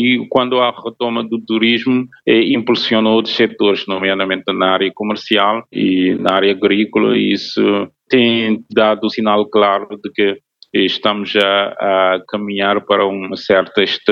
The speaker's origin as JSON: {"language": "Portuguese", "country": "Cape Verde", "first_language": "Cape Verdean Creole", "second_language": "Portuguese", "said": "Vais a Lisboa, falas bastante crioulo, que é a nossa língua materna, né?"}